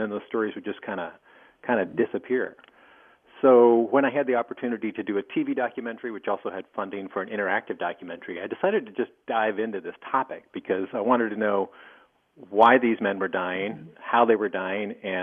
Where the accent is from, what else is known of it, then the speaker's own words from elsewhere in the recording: Hettinger, North Dakota, United States; I'm originally from Hettinger, North Dakota